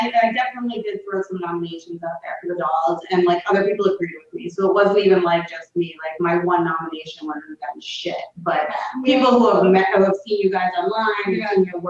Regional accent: East Coast, United States; You know that I'm definitely from the East Coast. Always have been.

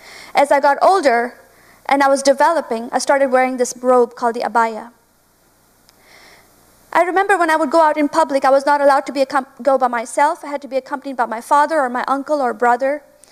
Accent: Kuwait; Growing up in Kuwait, I lived right in front of a mosque where I would hear the call to prayer five times a day.

